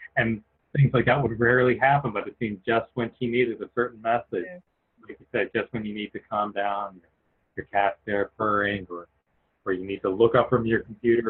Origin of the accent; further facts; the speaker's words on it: New York, United States; She grew up primarily in South Dakota, I grew up primarily just outside of New York City.